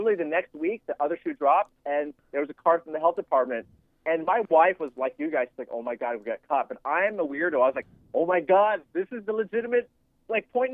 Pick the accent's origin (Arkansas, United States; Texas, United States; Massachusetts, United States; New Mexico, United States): Texas, United States; Well, number one, I'm from Texas, and I'm not to be mean. There just isn't good chicken fried steak anywhere in Southern California for the most part.